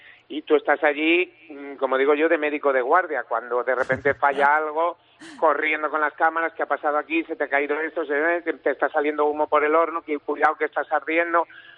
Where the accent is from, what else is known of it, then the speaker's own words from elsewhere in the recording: Galicia, Spain; yo sabía hacer fillos porque soy gallego y poco más.